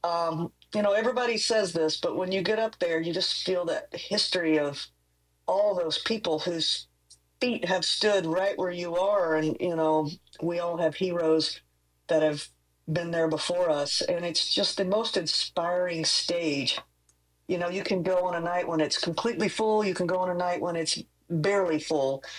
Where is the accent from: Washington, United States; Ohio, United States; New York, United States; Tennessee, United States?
Tennessee, United States; Nashville; I grew up in Nashville, so I started going backstage when I was 10 years old